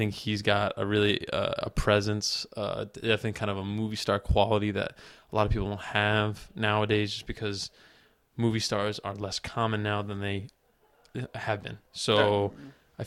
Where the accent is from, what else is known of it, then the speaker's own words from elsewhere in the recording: Ireland; And I am Irish, so.